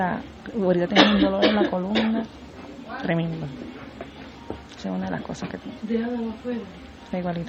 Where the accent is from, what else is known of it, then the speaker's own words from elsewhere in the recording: Puerto La Cruz, Anzoátegui, Venezuela; vengo de Anzoátegui, Puerto La Cruz. Tengo 36 años y voy hacia Ecuador.